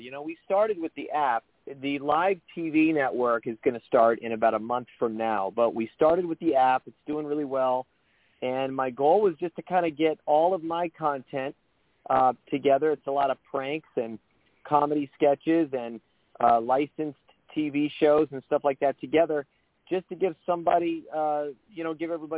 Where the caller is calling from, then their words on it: Nashville, Tennessee, United States; Nashville, Tennessee.